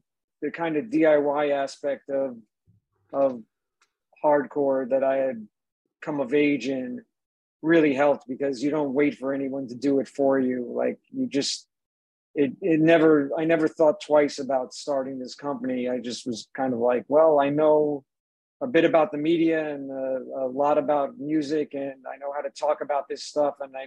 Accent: New York, United States; outside of Long Island, where I grew up in Suffolk County. It was pretty remote, but it was still just a matter of one train transfer on the LIRR to getting into New York City

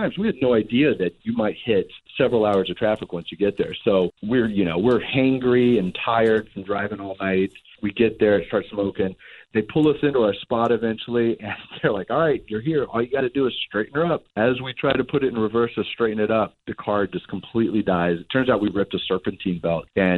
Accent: Oklahoma, United States; I'm from Oklahoma. My brothers live there.

